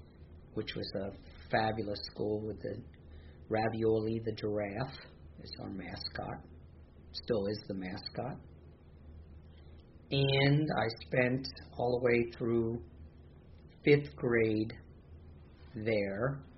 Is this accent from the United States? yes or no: yes; Princeton, New Jersey, United States; It was June 21st, 1960. I was born in Princeton Hospital, which no longer is in the location that it was. It was off of Witherspoon Street. And I had the good fortune of growing up on Littlebrook Road, which is off of Snowden, down by Lake Carnegie